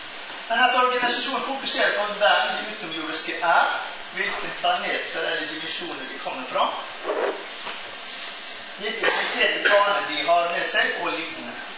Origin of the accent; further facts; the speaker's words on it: Tysnes, Vestland, Norway; now in Toten, Norway; Tysnes, der jeg kommer fra